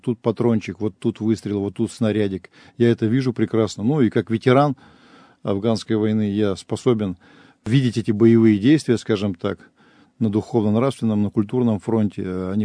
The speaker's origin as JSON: {"language": "Russian", "town": "Yekaterinburg", "region": "Sverdlovsk Oblast", "country": "Russia", "tie": "born or raised there", "said": "Я коренной уралец, иду по своему городу."}